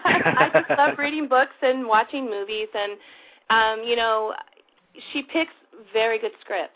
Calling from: Salinas, California, United States; I'm calling from Salinas, California

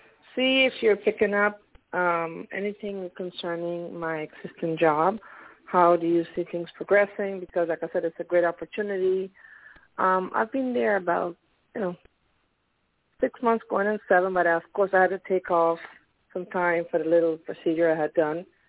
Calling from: Pennsylvania, United States; calling from Pennsylvania.

